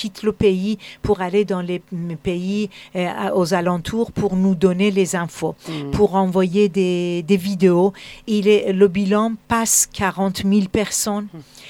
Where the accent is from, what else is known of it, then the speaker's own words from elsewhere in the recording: France; je suis une Française et j'adore la France.